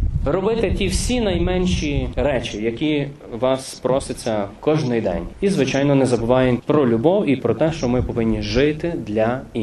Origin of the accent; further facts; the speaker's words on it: Ternopil, Ternopil Oblast, Ukraine; бо я сам родом з Тернополя.